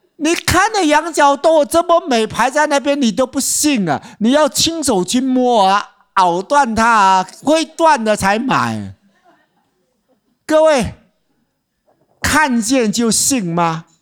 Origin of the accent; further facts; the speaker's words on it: Singapore; 用我们新加坡人的话啊